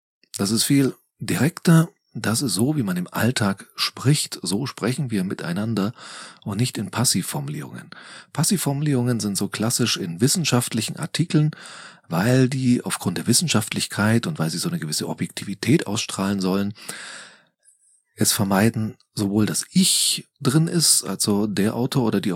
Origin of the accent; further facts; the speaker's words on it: Nuremberg, Bavaria, Germany; nur weil du einen Vortrag in meiner Heimatstadt Nürnberg hältst